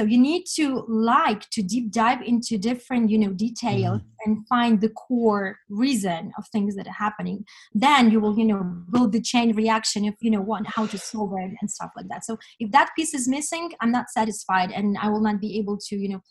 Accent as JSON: {"language": "English", "country": "Ukraine", "said": "So I'm kind of a revolutionary person, that because I come from Ukraine, I guess."}